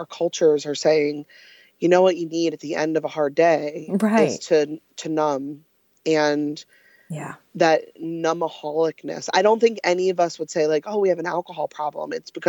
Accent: New York, United States; I'm Irish Catholic, I'm from upstate New York, just what we do.

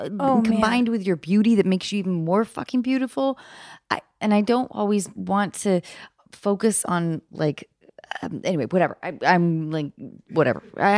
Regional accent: Seattle, Washington, United States; I grew up in Seattle.

